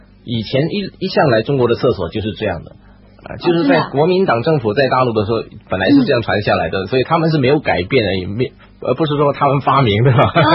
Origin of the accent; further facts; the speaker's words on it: Singapore; 我们新加坡人去到那边说去公共澡堂洗澡啊。